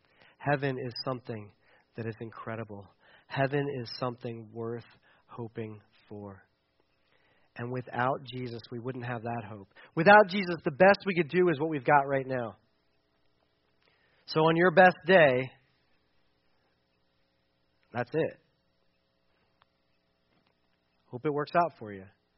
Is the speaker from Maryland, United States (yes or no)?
no; Delaware, United States; I grew up in Delaware.